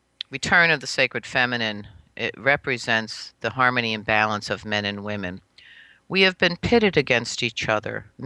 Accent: New Paltz, New York, United States; born there; Well, I was born in 1942. I was born actually in New Paltz here. It's only 100 miles from New York City in the Hudson Valley.

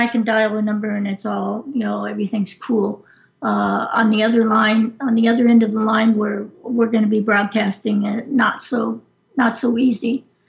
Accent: Los Angeles, California, United States; also born or lived in San Francisco; I am a transplant from California. LA via San Francisco via here.

